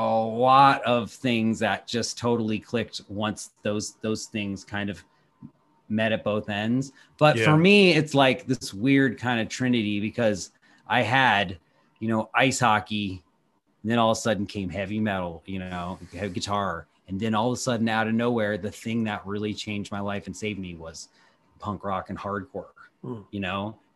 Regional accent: Washington, District of Columbia, United States; the scene of music that was around my, you know, my hometown here in Washington, D.C., you know?

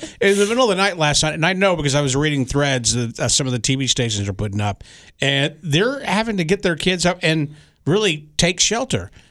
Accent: Texas, United States; I grew up in Texas.

